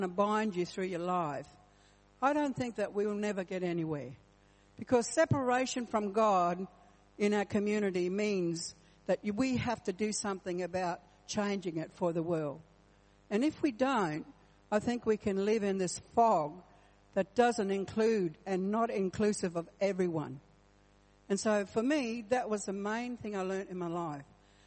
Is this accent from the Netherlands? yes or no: no; Point Pearce, South Australia, Australia; also born or lived in Adelaide; I grew up on Point Pierce Mission on York Peninsula. They were my best years of my life, and I really enjoyed my time there, doing the old Nunga stuff, as we say.